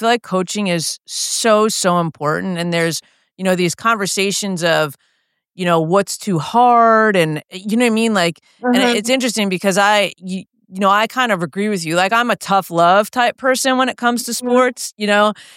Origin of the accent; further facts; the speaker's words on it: New York, United States; I remember one, I'm from New York.